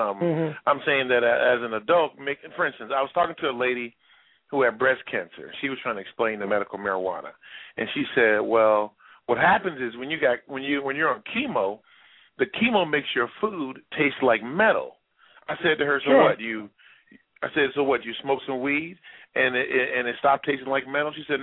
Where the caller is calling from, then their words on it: Seattle, Washington, United States; I'm calling from Seattle, Washington, where the weed is legal and the marriage is equal.